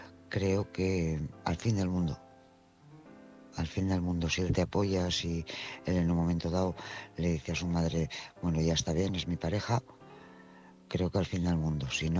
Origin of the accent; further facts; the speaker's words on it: Bilbao, Basque Country, Spain; soy de Bilbao.